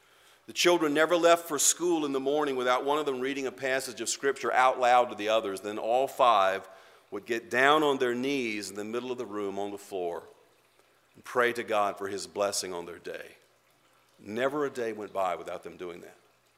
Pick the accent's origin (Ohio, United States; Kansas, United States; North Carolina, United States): North Carolina, United States; when I was growing up in Guilford County